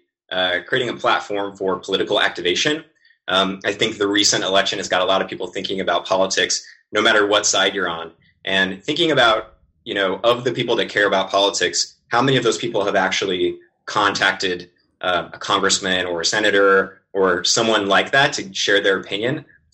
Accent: Idaho, United States; I grew up in Idaho with Shane.

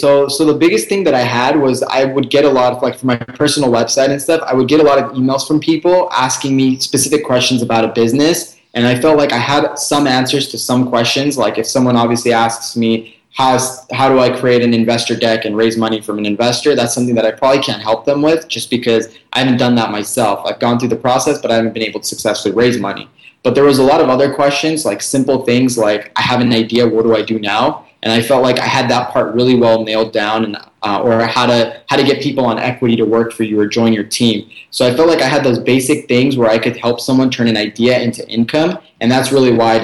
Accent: India; Yeah, I am Indian, so that is a benefit. And so I can like speak the language

